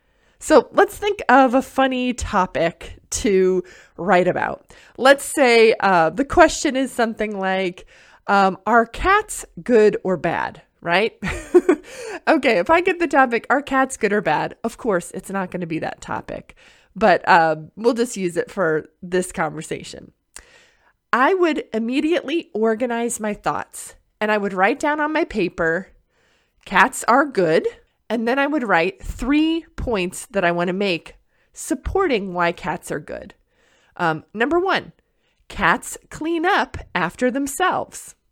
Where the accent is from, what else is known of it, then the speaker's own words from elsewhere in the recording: United States; the way that I speak to you in English is very informed by the culture that I was raised in the United States.